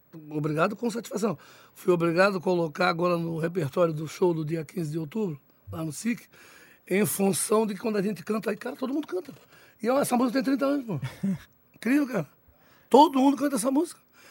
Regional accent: Florianópolis, Santa Catarina, Brazil; Eu sou comedor de peixe e pirão, cara. Sou manezinho. eu sou nascido ali na Alberto Leal, ali.

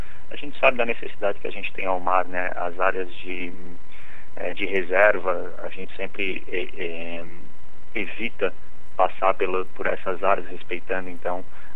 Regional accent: Florianópolis, Santa Catarina, Brazil; Bom, eu sou natural de Florianópolis, sim.

